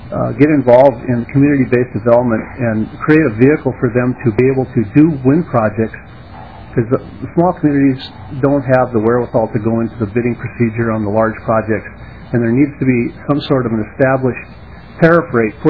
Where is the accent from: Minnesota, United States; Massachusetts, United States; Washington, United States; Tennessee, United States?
Minnesota, United States; Woodstock; I'm from Woodstock, Minnesota, and I'm here to testify in favor of House File 357.